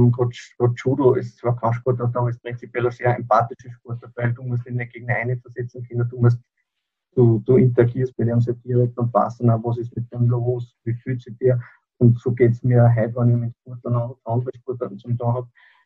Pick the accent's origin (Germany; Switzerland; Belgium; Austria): Austria; Upper Austria; Ich bin aus Oberösterreich.